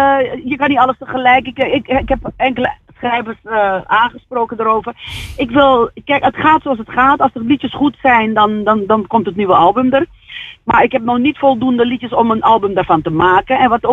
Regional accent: Suriname; Ja, maar voor mezelf, als Surinaamse, wil ik gewoon ooit een Surinaams album uit.

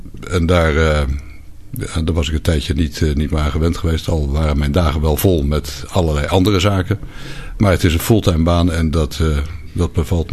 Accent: Rotterdam, South Holland, Netherlands; born there; now in Capelle aan de IJssel, Netherlands; Ik ben in Rotterdam geboren.

